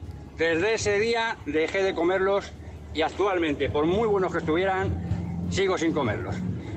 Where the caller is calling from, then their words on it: Madrid, Community of Madrid, Spain; de Madrid.